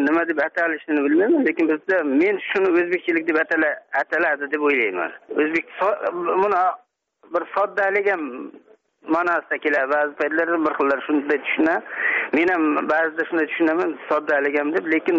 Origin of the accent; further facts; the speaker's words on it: Samarqand, Samarqand Region, Uzbekistan; Men Samarqanddanman.